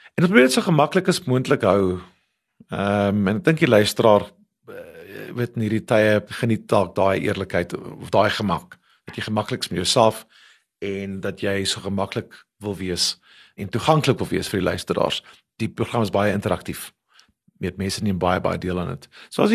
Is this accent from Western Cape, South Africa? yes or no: no; Port Elizabeth, Eastern Cape, South Africa; Ek het in Port Elizabeth groot geword. Ek het daar geswat by NMMU